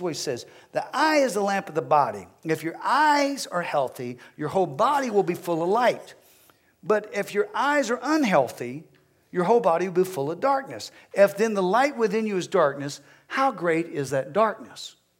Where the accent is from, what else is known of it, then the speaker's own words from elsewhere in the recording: Texas, United States; As a man, I've said before, I'm a man, I'm from Texas. So the way that I operate is different than someone who's from New York.